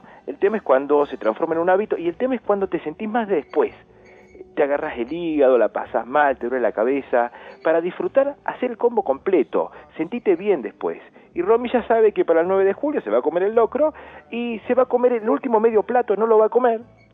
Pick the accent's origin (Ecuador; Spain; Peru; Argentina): Argentina; Pergamino, Buenos Aires Province; born there; now in Junín de los Andes, Argentina; en donde yo nací no se come mucho locro. En Pergamino, provincia de Buenos Aires, no es más de la empanada, más del asado, ¿vieron? Bien pampa, es más carne, asado el 25.